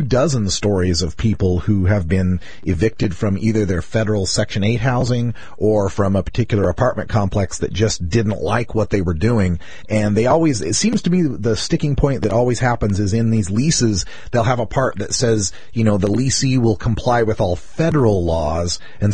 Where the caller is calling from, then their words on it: Portland, Oregon, United States; I'm calling you from Portland, Oregon, where we have a medical marijuana program here